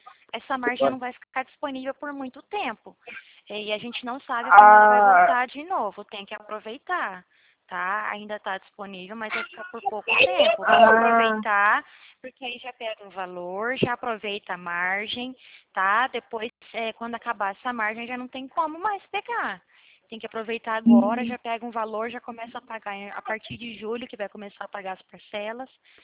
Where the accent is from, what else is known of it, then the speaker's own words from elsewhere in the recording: Ribeirão Preto, São Paulo, Brazil; Não, eu sou de Ribeirão